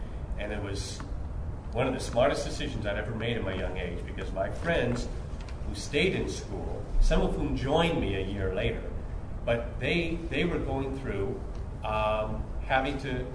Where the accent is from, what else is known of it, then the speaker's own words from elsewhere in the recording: California, United States; I grew up in California. I was in school in the late 60s, the mid 70s. Yes, I'm that old.